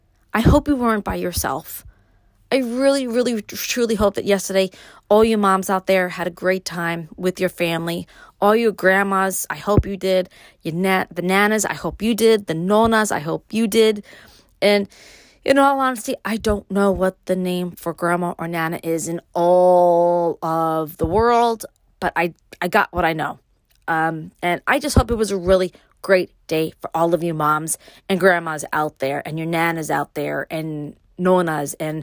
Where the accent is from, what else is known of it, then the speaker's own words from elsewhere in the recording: Brooklyn, New York, United States; accent: Brooklyn; If you want to know if my Brooklyner accent ever comes out, listen to my audiobooks.